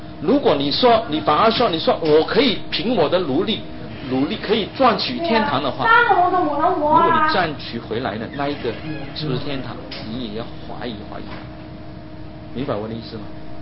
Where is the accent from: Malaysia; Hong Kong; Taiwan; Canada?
Hong Kong; 我们香港人如果要买一栋房子，现在啊简直这是没有可能啊，很难的